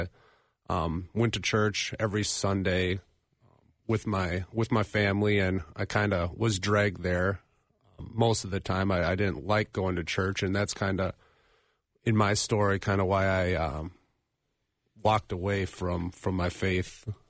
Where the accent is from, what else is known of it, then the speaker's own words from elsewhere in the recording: Bloomington, Minnesota, United States; Yeah, I had a very loving family growing up. I grew up in Bloomington.